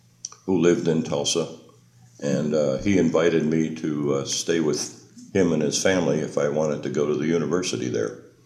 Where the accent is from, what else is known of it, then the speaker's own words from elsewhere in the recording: Colón, Panama; also born or lived in Ancon; And we stayed in Colon until 1940. And then we moved to the Pacific side, living in Ancon at that time.